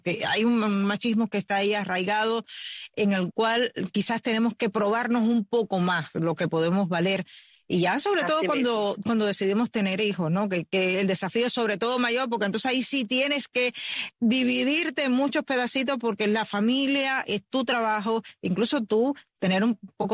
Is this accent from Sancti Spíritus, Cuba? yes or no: yes; Sancti Spíritus, Cuba